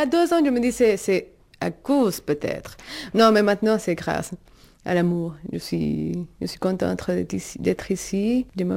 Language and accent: French; Venezuela; French is a second language; now in Neuchâtel, Switzerland; je viens de Venezuela. J'habite à Neuchâtel